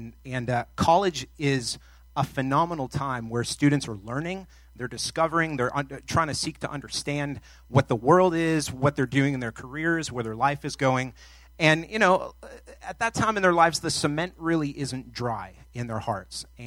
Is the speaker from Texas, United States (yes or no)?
no; New Hampshire, United States; Now, for a native northerner like myself, because I was born and raised in New Hampshire, that's just weird, okay?